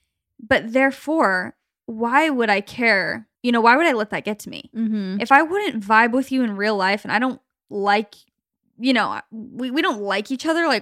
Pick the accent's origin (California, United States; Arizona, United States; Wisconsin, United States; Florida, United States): Arizona, United States; Phoenix; why can't we just think it's fun to watch the Suns because we're from Phoenix and we love that they're doing well